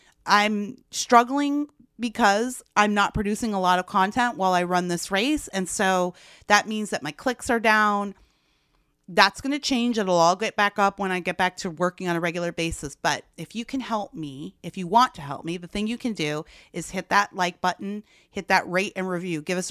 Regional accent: California, United States; But that's my opinion as a Californian, someone who does not cast a vote in Georgia.

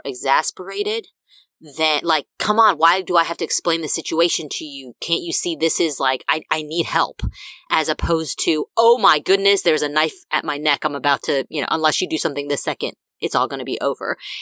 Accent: Texas, United States; And so growing up in Texas, if you know anything about Texas roads, there is a lot of nothing in between towns.

